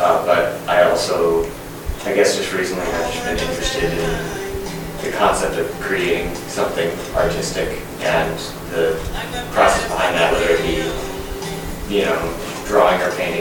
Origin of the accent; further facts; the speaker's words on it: Washington, United States; I use he, him pronouns. I'm from Skagit County, Washington.